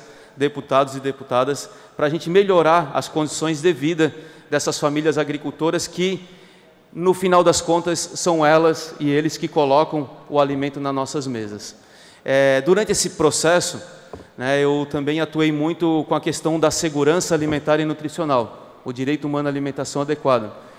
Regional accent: São José, Santa Catarina, Brazil; also born or lived in Florianópolis; Eu sou natural aqui de Florianópolis, nasci aqui na cidade, sou morador da região do sul da ilha, tive a minha infância vivida no município de São José, especialmente Barreiros, aquela região

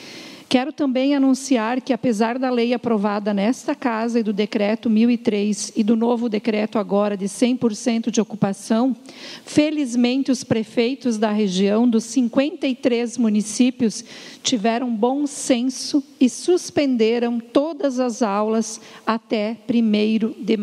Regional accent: Chapecó, Santa Catarina, Brazil; situação do Covid em Chapecó, minha terra, minha cidade, situação do Covid na região oeste de Santa Catarina.

